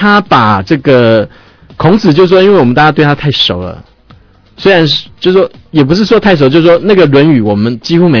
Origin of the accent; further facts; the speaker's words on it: Taiwan; 我们台湾这边